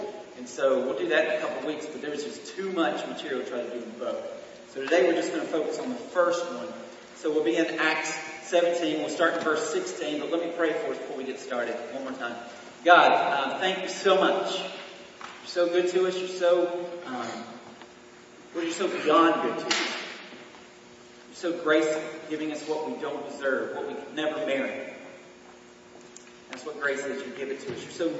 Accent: Georgia, United States; she's from Colorado, I'm from Georgia, so we didn't know each other at all until we got to college.

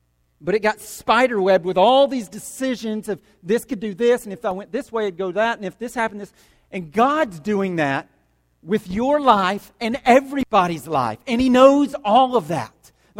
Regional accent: Cartersville, Georgia, United States; one summer I did an internship at a company in my hometown of Cartersville, Georgia

